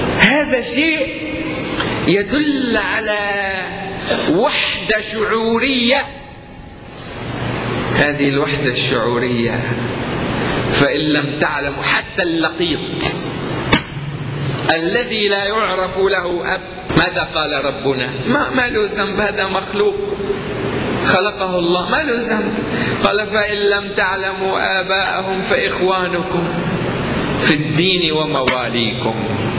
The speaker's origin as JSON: {"language": "Arabic", "town": "Aleppo", "region": "Aleppo Governorate", "country": "Syria", "said": "أنا أتحدث عن مدينتي لا أدري المدن الأخرى، نحن في حلب قليل هذا"}